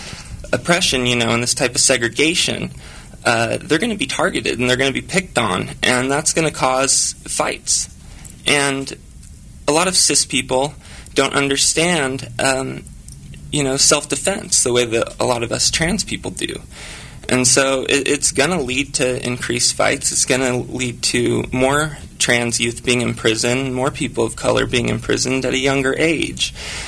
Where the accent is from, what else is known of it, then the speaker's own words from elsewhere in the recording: Idaho, United States; I'm from Idaho, and most Idaho potatoes that you see or that you'll buy in the store